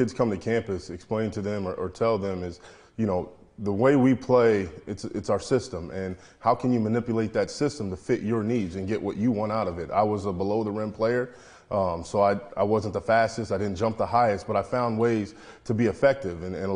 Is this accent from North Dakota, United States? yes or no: no; Indiana, United States; because, you know, I'm from Indiana. I always felt like I was gonna go to Indiana.